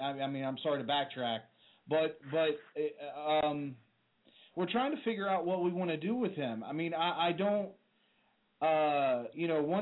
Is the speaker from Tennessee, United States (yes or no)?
yes; Chattanooga, Tennessee, United States; So I went to Boyd Buchanan High School, a little small private school there in Chattanooga.